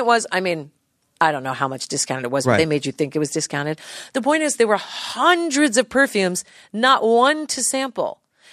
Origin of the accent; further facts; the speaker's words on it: New Jersey, United States; Because growing up in New Jersey, it was huge.